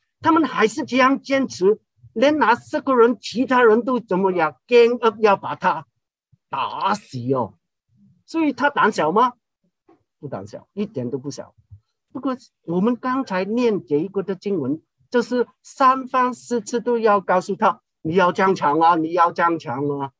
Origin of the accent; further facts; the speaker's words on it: Hong Kong; accent: Hong Kong; Chinese is a second language; 我香港人要讲普通话的时候，我怎么去面对？